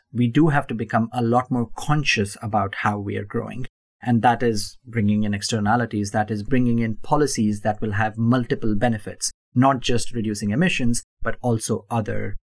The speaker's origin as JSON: {"language": "English", "country": "India", "tie": "born or raised there", "said": "because I grew up in India, a country that went from, after independence, socialist roots to capitalist roots."}